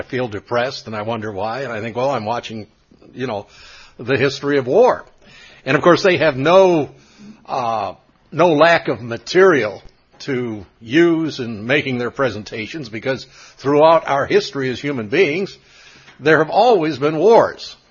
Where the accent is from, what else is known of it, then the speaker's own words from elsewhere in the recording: United States; history as Americans are wars. You know, we had the Revolutionary War, which, well, even before that, as English-speaking North Americans, we had the French and Indian War.